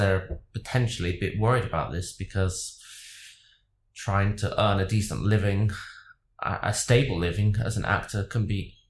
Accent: West Midlands, United Kingdom; accent: Brummie; When I was 10, I came to London for the first time ever. I grew up near Birmingham.

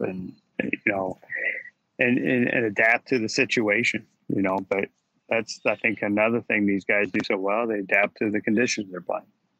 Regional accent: United States; because I'm used to having the crowd kind of behind me, even though I'm an American

